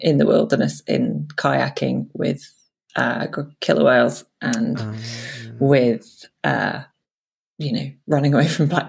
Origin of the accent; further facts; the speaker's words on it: South West England, United Kingdom; I'm from Cornwall. We grew up a very hippie, strange upbringing, you know.